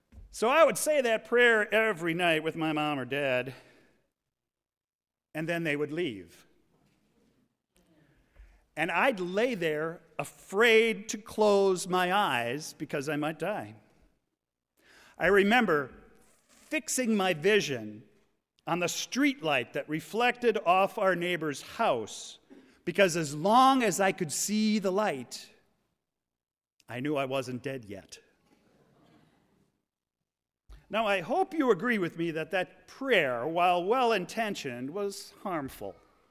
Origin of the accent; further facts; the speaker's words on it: Appleton, Wisconsin, United States; when I was a child growing up in Appleton, I was terrified of dying.